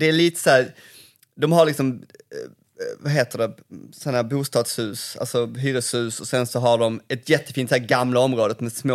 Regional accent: Malmö, Skåne, Sweden; Men jag är uppvuxen i Malmö. De första åren var på Segevång, som är liksom på vägen ut från Malmö

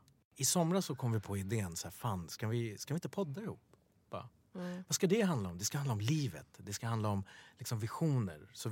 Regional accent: Bredäng, Stockholm County, Sweden; Och vi pratade mycket om Bredäng där vi är uppvuxna.

